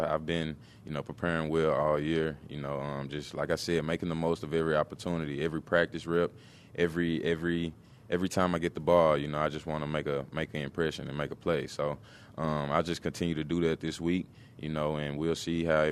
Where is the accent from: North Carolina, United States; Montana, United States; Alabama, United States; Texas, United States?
Texas, United States; now in Buffalo, United States; I'm from Texas, so the snow is, you know, I'm getting used to it, but I'm loving it.